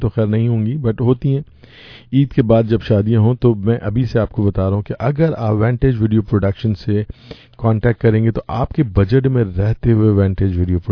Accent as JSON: {"language": "Urdu", "region": "Sindh", "country": "Pakistan", "tie": "born there", "said": "میں خود بیسیکلی سندھ میں پیدا ہوا ہوں"}